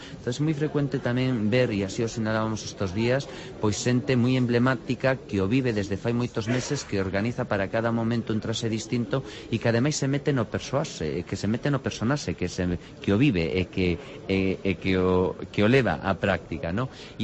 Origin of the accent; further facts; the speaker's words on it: Vigo, Galicia, Spain; also born or lived in Germany; eu que me criei en Vigo, como eu digo, son emigrante de segunda xeración, na sentido que primeiro nací en Alemania, pero despois emigramos a Vigo con os meus pais